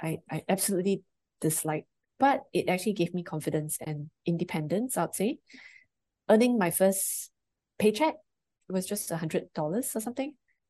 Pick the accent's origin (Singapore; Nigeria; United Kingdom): Singapore; I'm a Singaporean of Chinese descent, so I lived all my life in Singapore, had the opportunity to have some exchange programs overseas in New Zealand, but well, by and large, I've been here and average family